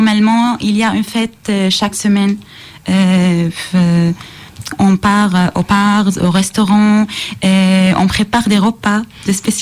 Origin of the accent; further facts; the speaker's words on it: Syria; French is a second language; moved away as an adult; now in France; C'est pour ça, c'est la raison pour laquelle j'ai quitté la Syrie et je suis venue en France.